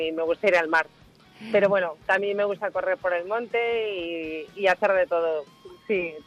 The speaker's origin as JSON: {"language": "Spanish", "region": "Community of Madrid", "country": "Spain", "said": "como buena madrileña, soy del Gadío."}